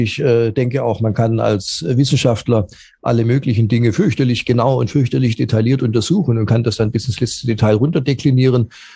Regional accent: Stuttgart, Baden-Württemberg, Germany; Und naja, ich bin aufgewachsen in Stuttgart. Ich bin aufgewachsen in den frühen 70er Jahren.

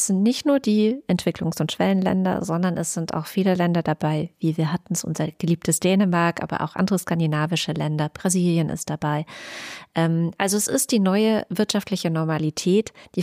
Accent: Baden-Württemberg, Germany; ich bin in Baden-Württemberg groß geworden.

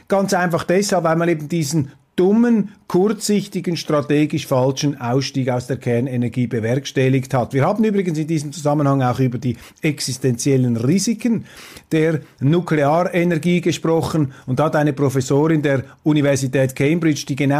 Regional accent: Switzerland; für mich auch als Schweizer natürlich vielleicht typisch, aber zumindest erfreulich, dass so eine Veranstaltung in der Schweiz stattgefunden hat, dass eben hier in unserem Land die ganze geistige Atmosphäre noch nicht so vernagelt ist

